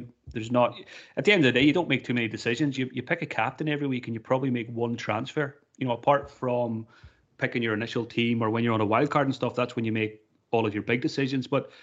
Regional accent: Ireland; But the main one for me, being Irish, I knew Matt Holland was a big fantasy player.

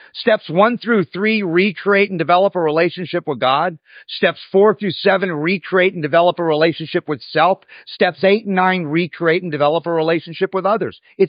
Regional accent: Malibu, California, United States; well, I grew up in Malibu.

